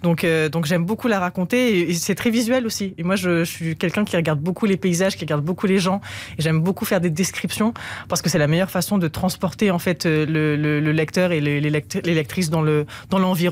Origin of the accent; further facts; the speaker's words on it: south of France, France; accent: southern French; Vous l'entendez plus, mon accent du Sud. Alors que j'ai quand même grandi dans le Sud et qu'il est assez marqué. Des fois, il revient de temps en temps quand on me titille un petit peu ou quand je suis en compagnie de sudistes, il revient très facilement.